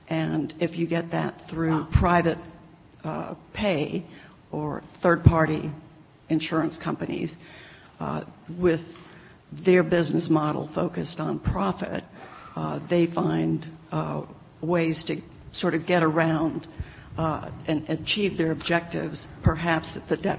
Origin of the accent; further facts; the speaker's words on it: Atlanta, Georgia, United States; from Atlanta, Georgia